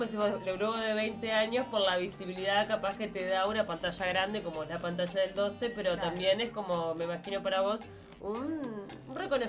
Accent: Uruguay; En todas partes del mundo, soy uruguayo

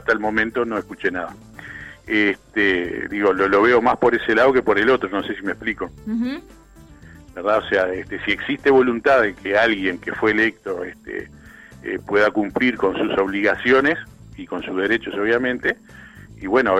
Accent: Uruguay; si somos uruguayos

